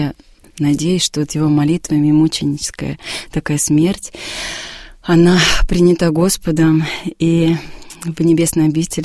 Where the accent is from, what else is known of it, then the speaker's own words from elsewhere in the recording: Yelets, Lipetsk Oblast, Russia; А сама я родом с Липецкой области, города Ельца.